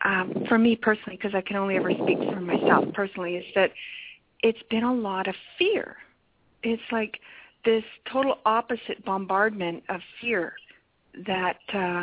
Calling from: Alberta, Canada; I'm calling from Alberta, Canada.

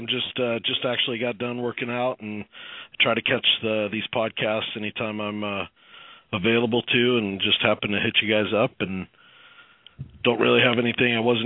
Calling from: Tucson, Arizona, United States; I'm calling from Tucson, Arizona.

